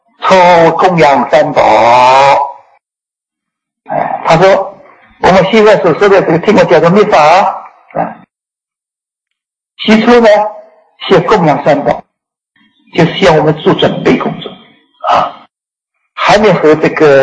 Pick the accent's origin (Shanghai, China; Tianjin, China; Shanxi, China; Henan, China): Shanghai, China; 就是我们上海人说的和尚啊